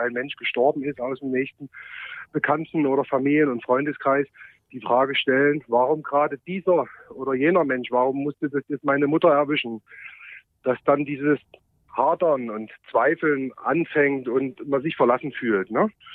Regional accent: Leipzig, Saxony, Germany; Ich bin im Leipziger Osten groß geworden, nämlich genau in derselben Straße, wo das Bruno-Plache-Stadion bis heute steht.

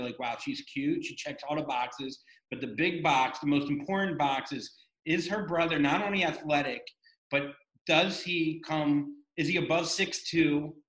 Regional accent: Florida, United States; I grew up in Florida. My mom is from Skokie, from Chicago.

